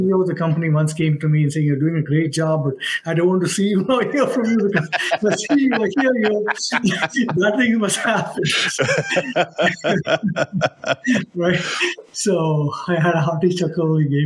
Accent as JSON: {"language": "English", "town": "Mumbai", "region": "Maharashtra", "country": "India", "tie": "born or raised there", "moved": "as an adult", "lives_now": "United States", "said": "So I grew up in Mumbai, India, as they say it now. It used to be called Bombay at the time. And for the life of me, I cannot stop calling it Bombay. So, but today I remembered that it's Mumbai. I came to the United States actually in 1988"}